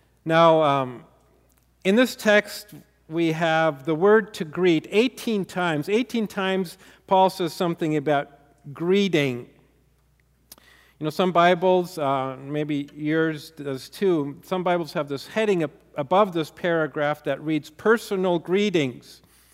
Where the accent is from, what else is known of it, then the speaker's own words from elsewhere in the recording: Germany; even in the church where I grew up in Germany